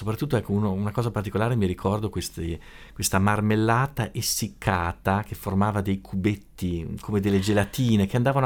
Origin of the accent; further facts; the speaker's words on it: Magreta, Emilia-Romagna, Italy; i miei non sono proprio di Sassuolo, anch'io, sono di Magretta